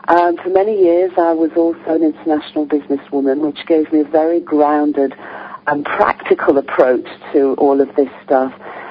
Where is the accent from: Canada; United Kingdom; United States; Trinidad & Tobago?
United Kingdom; the north of England; I'm English, I'm British. I'm based in a beautiful part of England, near Avebury, which is a sacred landscape. I grew up in the north of England, daughter of a coal miner